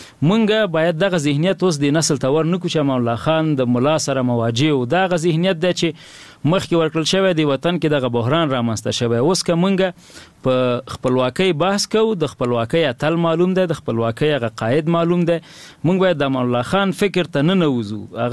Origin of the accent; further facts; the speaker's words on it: Nangarhar, Afghanistan; زه د ننګرهار ولایت یم،